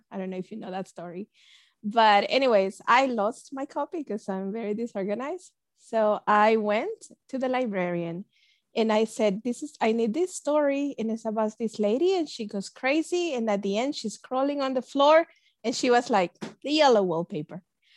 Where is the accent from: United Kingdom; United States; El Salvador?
El Salvador; I was born in El Salvador and I grew up in El Salvador.